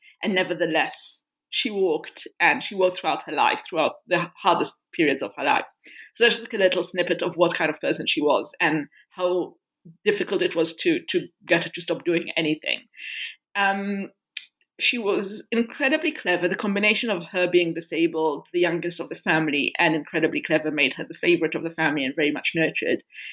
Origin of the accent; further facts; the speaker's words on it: Israel; I was raised in Israel and I was a human rights and peace activist throughout my teenage years